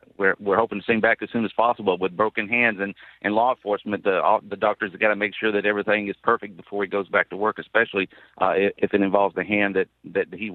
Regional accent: Kentucky, United States; So officers, and I can speak because I came from Kentucky and had to go through this.

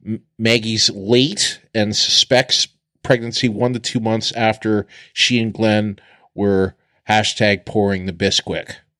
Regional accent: Canada; moved away; I'm kind of a weird Canadian because I'm Canadian, but not, you know, haven't lived in Canada now for almost 18 years. So, but I'm still technically Canadian.

